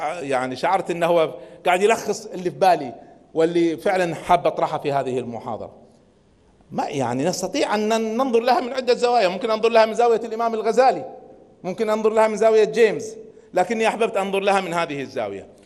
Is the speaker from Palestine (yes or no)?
no; Kuwait; يعني أنا كويتي، أنا ما اخترت أن أكون كويتي